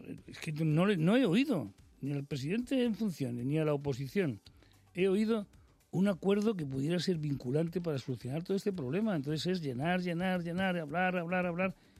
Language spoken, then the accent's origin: Spanish; Spain; como ciudadano español, como ciudadano del mundo